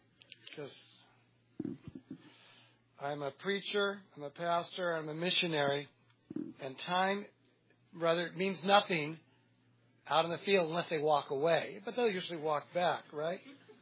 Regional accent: United States

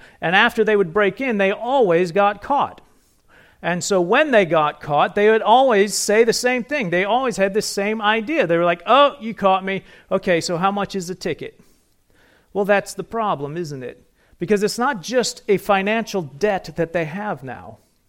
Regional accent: Ohio, United States; So I grew up in Northern Ohio. Amy and I did. Every summer we would go to Cedar Point, the amazement park.

